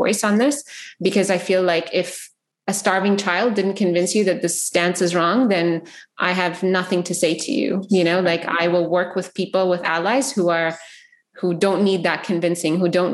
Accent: Canada; now in United States; I grew up in Canada. I'm not well plugged into any Yemeni community, right, large Yemeni community in the US.

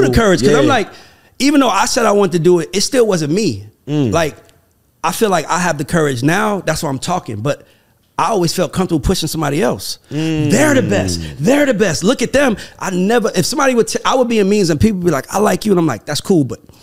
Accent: Bronx, New York, United States; I grew up in Patterson Projects in the Bronx, and I remember we was all poor

